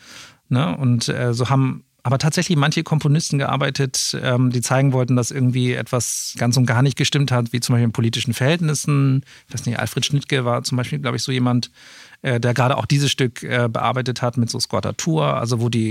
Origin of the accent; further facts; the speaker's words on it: Hamburg, Germany; ich komme ja aus Hamburg und hatte da das Glück